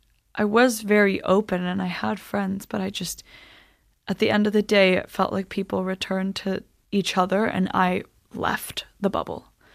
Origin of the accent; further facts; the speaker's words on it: Iceland; even being half Chinese, I looked so different from the rest of the Icelanders. I remember answering, like, oh, no, I'm Icelandic.